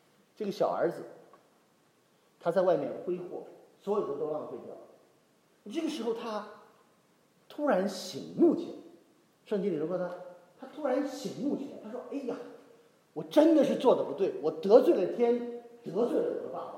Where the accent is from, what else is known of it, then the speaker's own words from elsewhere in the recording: Xiamen, Fujian, China; 当时在我的老家厦门鼓浪屿啊，听过鼓浪屿这个地方吧？鼓浪屿在那个一个我们的山上一个祖屋里头，